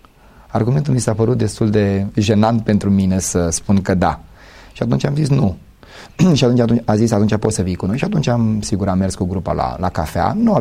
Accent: Onești, Bacău County, Romania; now in Bucharest, Romania; venind undeva din provincie, sunt de loc din Onești, din județul Bacău, venind de București

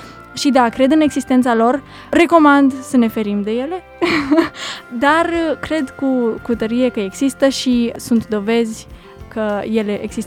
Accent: Romania; Eu provin din Sud, de unde toată lumea știe că este o lume așa mistică

